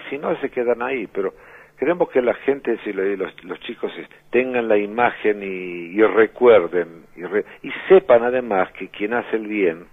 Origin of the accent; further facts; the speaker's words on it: Argentina; yo soy argentino, no tuve nada que ver personalmente con el holocausto. Mi papá era argentino, mi mamá no.